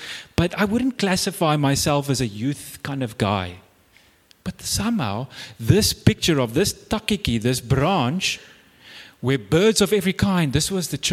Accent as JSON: {"language": "English", "region": "England", "country": "United Kingdom", "said": "I got invited as an English person that looked like a hippie doing nothing in the Kouwebokkeveld"}